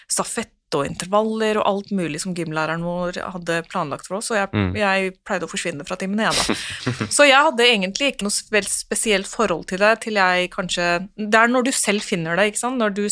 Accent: Oslo, Norway; Og så ble det slik at jeg vokste opp på Romsås

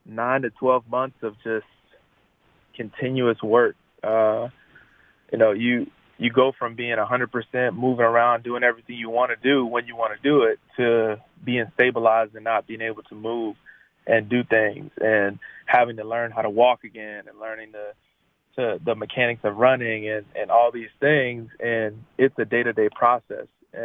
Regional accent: Groveland, Florida, United States; we ended up getting married in my hometown church in Groveland, Florida

